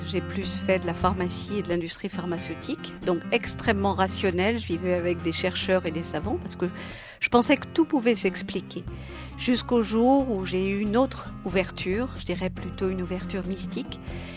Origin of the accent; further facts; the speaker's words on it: Brittany, France; je suis bretonne et que je suis née dans une famille matriarcale où on était 9 femmes, 3 générations de femmes assez fortes.